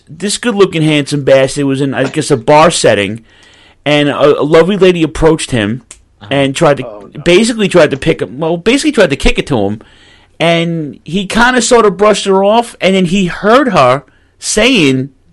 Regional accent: Brooklyn, New York, United States; I'm sounding cocky because I'm Italian. I'm from Brooklyn, but I was confident and scared at the same time.

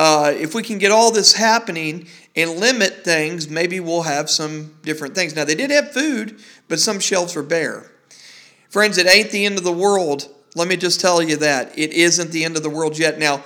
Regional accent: North Richland Hills, Texas, United States; now in Fort Worth, United States; I'm based in Fort Worth, Texas. That's where our podcast is at. I'm a Fort Worthan. My hometown was North Richland Hills, Texas.

